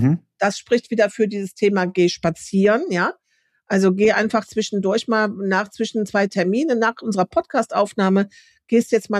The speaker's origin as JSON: {"language": "German", "town": "Kiel", "region": "Schleswig-Holstein", "country": "Germany", "said": "mit mir als Kieler Sprotte"}